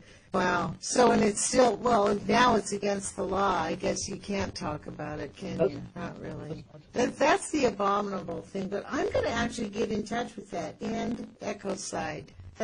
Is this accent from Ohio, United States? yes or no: no; California, United States; accent: Californian; you'll get used to my California accent, so we'll be even, huh? Because, you know, in California we have our own